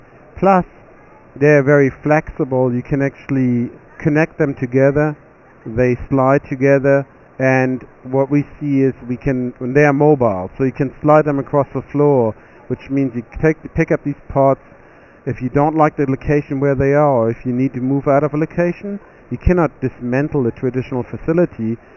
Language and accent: English; Hamburg, Germany; English is a second language; moved away as an adult; now in United States; Well, I'm a bioengineer from Germany, Hamburg, Germany. Moved to the U.S. in 2002.